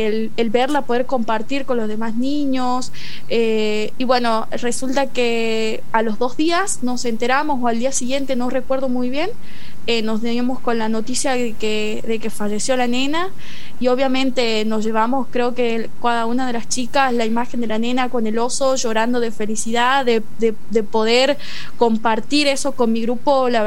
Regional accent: Tucumán, Argentina; Estoy actualmente en quinto año. Soy de Tucumán.

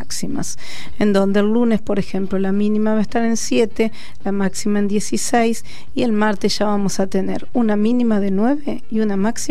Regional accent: Carlos Casares, Buenos Aires Province, Argentina; now in Buenos Aires, Argentina; tomo un taxi y me dicen, tiene voz de no ser porteña, no sé por qué, alguna tonadita, y yo digo, soy de Carlos Casares.

